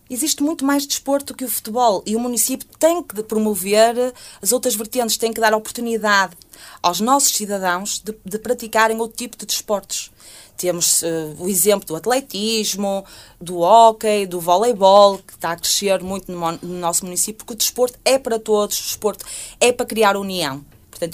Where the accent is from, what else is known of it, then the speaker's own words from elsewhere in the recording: Arcozelo, Braga, Portugal; E eu sou daqui da cidade, sou natural de Arcozelo, embora esteja a residir em Vila Boa.